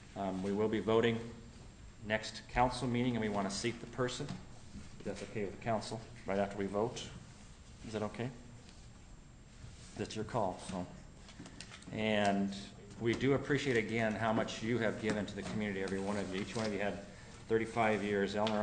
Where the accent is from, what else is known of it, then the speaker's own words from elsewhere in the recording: Othello, Washington, United States; moved away as an adult; I was born and raised in Othello and left in 1989 to play some college baseball. Later, I came back to Othello in 1991 to help run the family business.